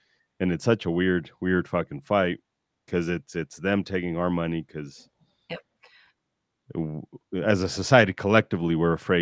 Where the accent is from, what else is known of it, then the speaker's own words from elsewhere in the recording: Mexico; So I'm Mexican and I come from Mexican humans.